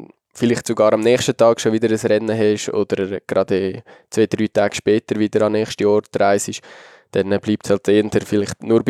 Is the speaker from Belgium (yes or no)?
no; Switzerland; Ja, jetzt als Schweizer